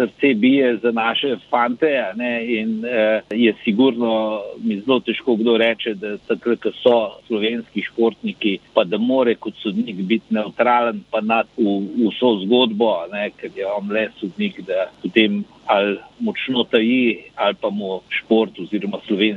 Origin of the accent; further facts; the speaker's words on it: Tržič, Upper Carniola, Slovenia; prihajam iz Tržiča in smučanje samo po sebi bilo v Tržiču kar šport številka ena